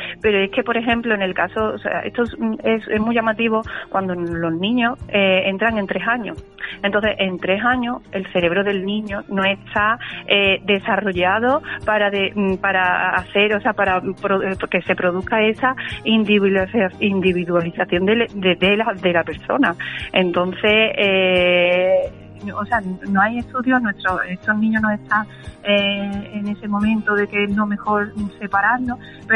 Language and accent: Spanish; Gelves, Andalusia, Spain; now in Marchena, Spain; soy de Helves de toda la vida, mi familia es de allí, yo me considero de allí. O sea, que lo que pasa es que, pues la vida me ha puesto aquí ahora mismo en Marchena